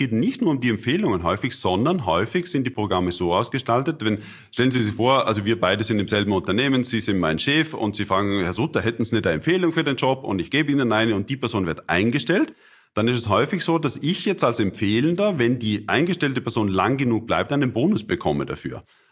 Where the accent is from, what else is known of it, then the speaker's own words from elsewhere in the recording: Austria; Hier würde ich als Österreicher sagen, sowohl als auch.